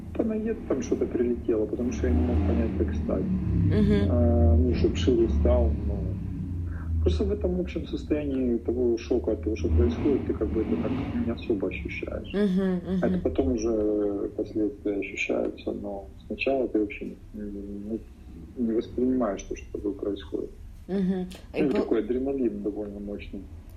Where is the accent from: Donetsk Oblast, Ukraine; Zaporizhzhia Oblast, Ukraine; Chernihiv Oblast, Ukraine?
Donetsk Oblast, Ukraine; Donetsk; А родом я из Донецка.